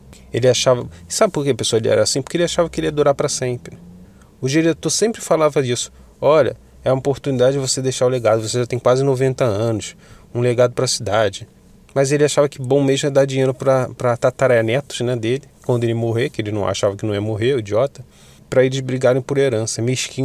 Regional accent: Rio de Janeiro, Brazil; Eu sou do Rio de Janeiro, pessoal.

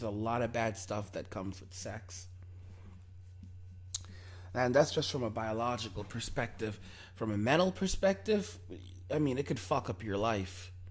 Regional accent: United States; pick up a woman within probably 5 minutes because I'm an American.

